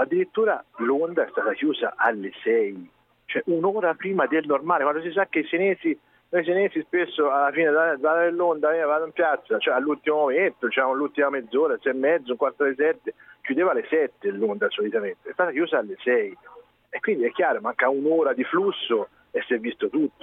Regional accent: Siena, Tuscany, Italy; io da senese avrei voluto vedere anche una nerbatina nel sedere del cavallo

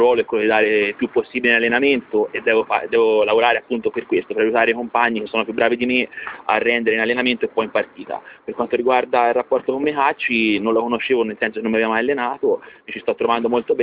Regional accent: Siena, Tuscany, Italy; Da senese fa sicuramente effetto, nel senso che diciamo la squadra che ti veniva a sostenere da tifoso ora ti ci ritrovi

